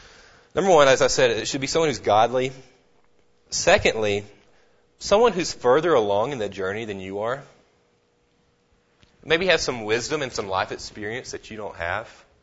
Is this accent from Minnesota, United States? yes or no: no; Florida, United States; I know for me, my parents, I'm from Florida, and so I was finishing seminary in Texas